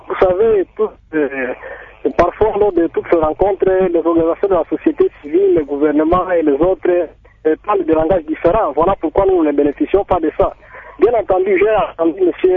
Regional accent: Maniema, DR Congo; Moi, ici, chez nous, au Maniema

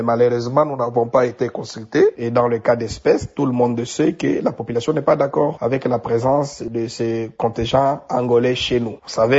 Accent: Maniema, DR Congo; nous ne sommes pas d'accord pour que ces gens-là viennent chez nous au Maniema.

